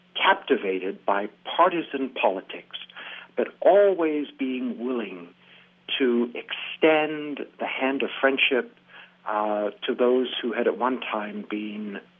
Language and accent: English; South Africa; Growing up in South Africa in the 60s and the 70s, it was a criminal offense to, bear an image of his in public, and all of his writings were banned.